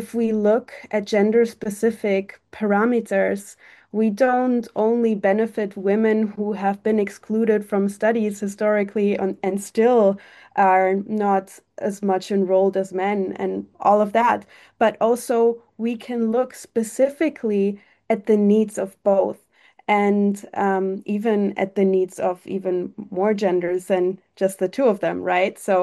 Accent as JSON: {"language": "English", "country": "Germany", "said": "We try to tackle the problem also in Germany. I'm from Germany."}